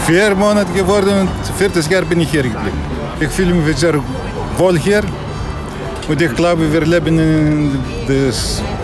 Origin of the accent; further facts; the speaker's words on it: Central Macedonia, Greece; German is a second language; moved away as an adult; Ich komme aus Olymp, Nordgriechenland, wo der Berg Olymp, Joyce, in die Füße von Olymp, ein Dorf am Strand, sehr schön auch dort.